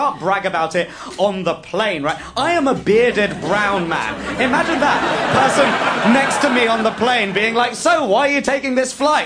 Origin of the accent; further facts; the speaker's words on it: United Kingdom; because I'm not white and it's the only way to convince some people that I'm actually British.